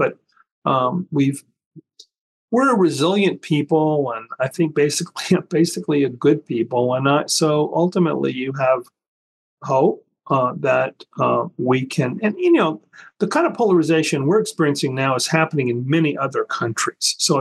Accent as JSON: {"language": "English", "region": "the South", "country": "United States", "said": "I'm a Southerner, so I used to heard a lot of his sermon, a lot of his speeches and sermons."}